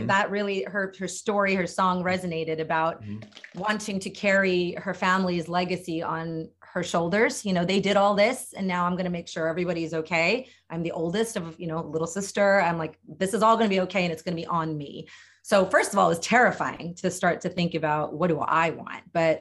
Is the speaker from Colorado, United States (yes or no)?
no; Delaware, United States; I grew up in Delaware. I went to University of Delaware. I went to grad school, University of Virginia.